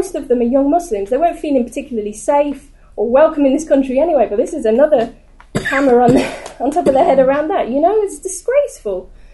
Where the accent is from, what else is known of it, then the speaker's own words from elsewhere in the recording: England, United Kingdom; And I was ashamed as an English person that this was happening in a fucking democracy.